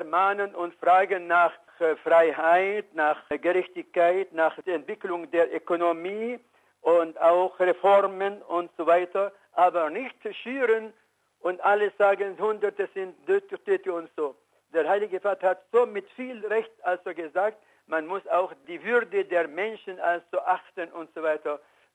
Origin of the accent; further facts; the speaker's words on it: Syria; German is a second language; Obwohl ich bin Syrer